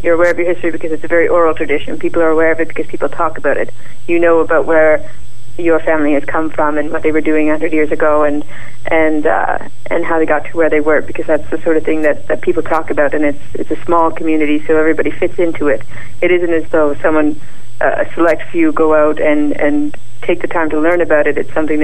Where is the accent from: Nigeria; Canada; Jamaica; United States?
Canada; Nova Scotia; I'm a real live girl, and I'm from Nova Scotia, and I have been drawing since as far back as I can remember.